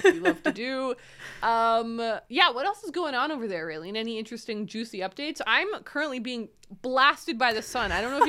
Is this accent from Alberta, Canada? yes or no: yes; Calgary, Alberta, Canada; born there; also born or lived in Ottawa, Canada; I also lived in Calgary, and my mom, like, I was born in Calgary